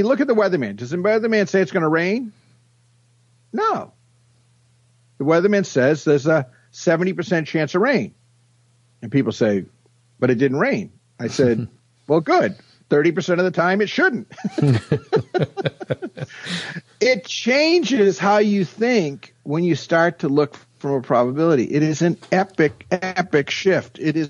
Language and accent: English; Maine, United States; I'm originally from Maine, the state of Maine, and we have a saying there.